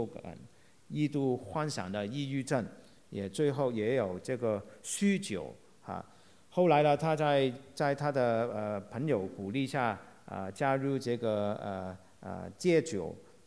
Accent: Hong Kong; now in United States; 或者是好像我从香港来美国的时候，

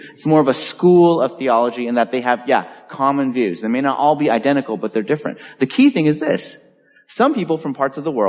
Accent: California, United States; I grew up in California.

